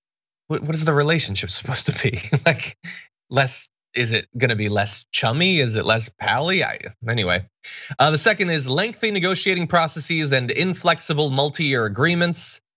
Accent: Connecticut, United States; I'm from Connecticut originally, so I understand your pain.

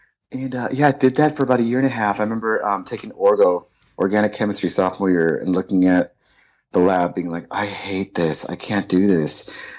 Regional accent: Atlanta, Georgia, United States; born there; also born or lived in California / Virginia / New York / Korea; So I'm an Army brat. So I was born in Atlanta, Georgia. My dad worked for the military.

